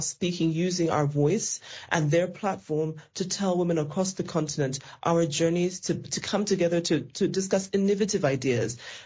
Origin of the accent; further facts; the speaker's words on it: Zambia; And I'm originally from Zambia.